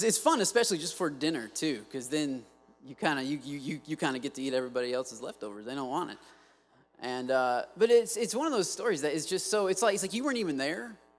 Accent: Michigan, United States; I'm from Michigan. We don't eat stuff like that. It's not how we roll.

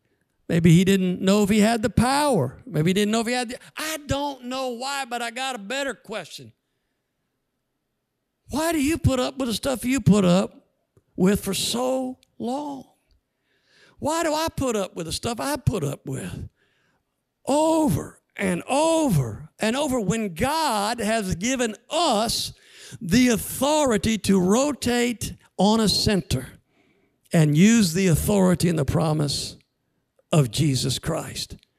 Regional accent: United States; We memorized, hola … de Estados Unidos. We're from the United States.

